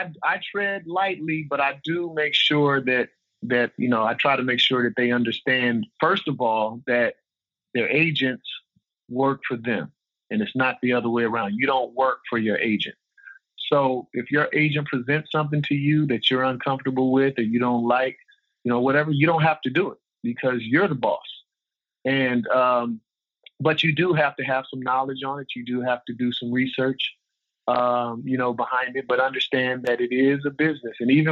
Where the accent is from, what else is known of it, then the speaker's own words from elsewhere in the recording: West Coast, United States; On top of, I grew up on the West Coast, right?